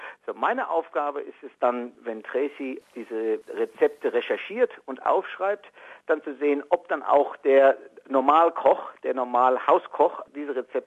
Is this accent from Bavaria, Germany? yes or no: yes; Würzburg, Bavaria, Germany; Ich bin in Würzburg geboren, also in Franken, Nordbayern. Schöner Ort, Barockarchitektur, guter Wein. Und da bin ich aufgewachsen, bin zur Schule gegangen, habe die Universität angefangen, ein bisschen in München studiert